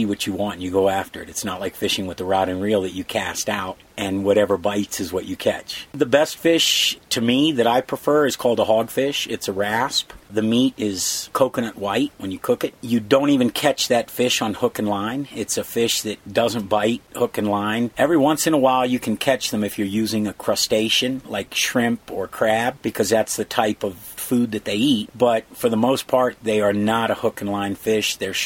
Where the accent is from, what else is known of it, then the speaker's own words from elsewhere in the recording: Key West, Florida, United States; I'm from Key West, Florida. I've been in the water since I was 6 years old.